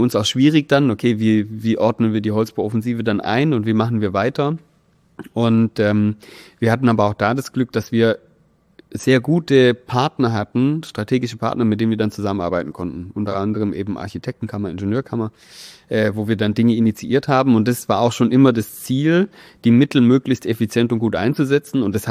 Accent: Esslingen, Baden-Württemberg, Germany; jetzt in meiner Heimatstadt in Esslingen

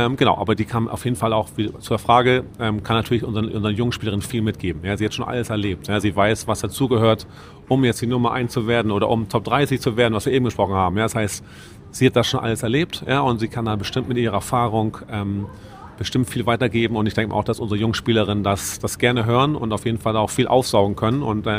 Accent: Hamburg, Germany; ich komme auch aus Hamburg.

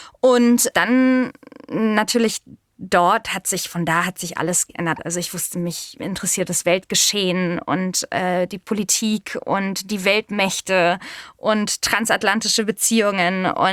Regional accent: Germany; Und zwar, ich bin ja in Deutschland geboren und war aber immer, wie soll ich sagen, also sie wurde jedenfalls immer das Gefühl gegeben, wir sind die Ausländer in der Klasse.

